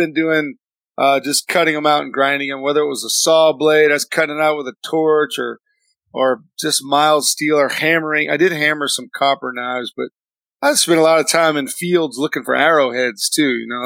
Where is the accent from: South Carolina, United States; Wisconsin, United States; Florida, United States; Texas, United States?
South Carolina, United States; Harleyville; the swamp that I grew up in near Charleston, a little place called Harleyville, they never cut those trees.